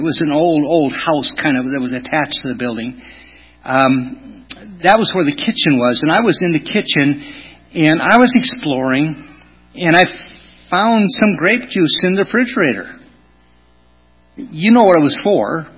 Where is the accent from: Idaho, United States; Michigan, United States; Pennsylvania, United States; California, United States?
Michigan, United States; Kalkaska; Growing up in Kalkaska, being the preacher's kid in town, it was tough, all right?